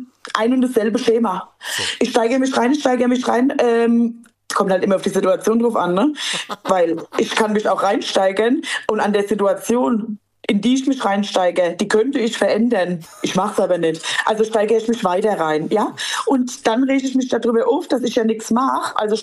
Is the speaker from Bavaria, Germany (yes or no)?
yes; Mömlingen, Bavaria, Germany; Also ich komme aus Mömmlinge und Mömmlinge haben mit Eisenbach ein Problem.